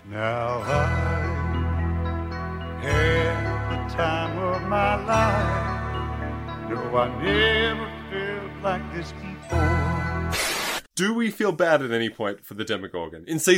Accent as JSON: {"language": "English", "country": "Australia", "moved": "as an adult", "lives_now": "Germany", "said": "So moving to Germany, I emigrated from Australia permanently when I was 23."}